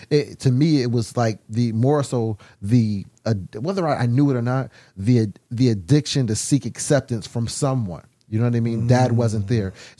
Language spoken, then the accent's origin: English; Bridgeport, Connecticut, United States; So when you go to jail and you're young, I'm from Bridgeport. I'm black. I'm 18.